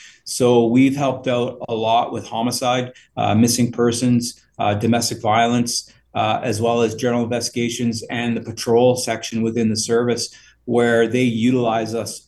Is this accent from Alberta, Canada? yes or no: no; Manitoba, Canada; I'm from Treaty One